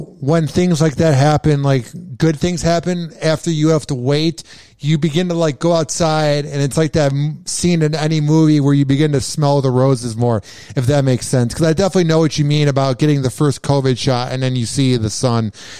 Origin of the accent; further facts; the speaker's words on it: Chicago, Illinois, United States; now in Florida, United States; And for me, growing up in Chicago, where it was sunny sometimes, but I was surrounded by trees in my house, the sun being out all the time, 6 years later, man, my brain cannot comprehend it.